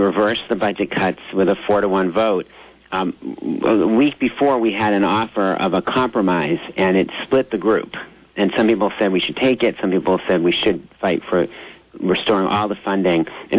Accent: Arlington, Virginia, United States; a campaign that we led in my hometown, Arlington, Virginia

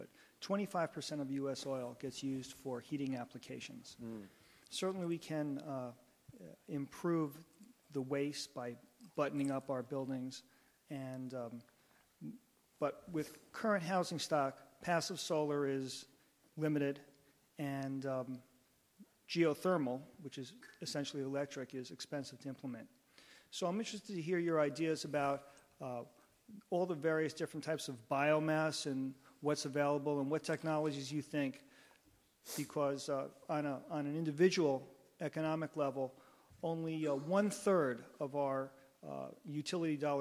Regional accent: Calais, Vermont, United States; from Calais, Vermont

